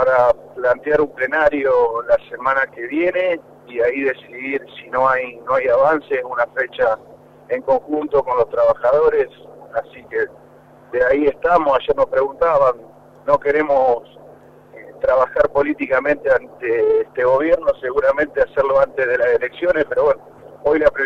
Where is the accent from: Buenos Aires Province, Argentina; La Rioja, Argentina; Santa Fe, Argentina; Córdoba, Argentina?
Santa Fe, Argentina; siendo santafesino